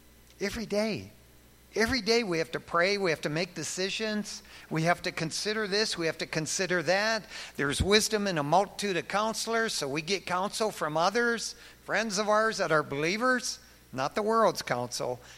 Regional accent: East Detroit, Michigan, United States; I'm from Michigan. I'm a Michigander. East Detroiter.

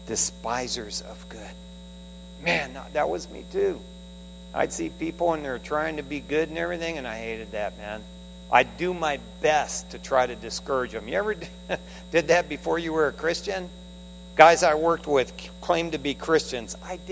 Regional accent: Detroit, Michigan, United States; I can't tell you how many times growing up in Detroit where Dad would pick the TV up and throw it through the front window

